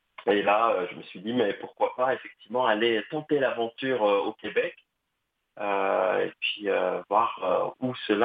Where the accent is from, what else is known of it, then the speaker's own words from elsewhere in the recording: Algeria; born there; je suis né en Algérie, je suis d'origine algérienne, Kabyle.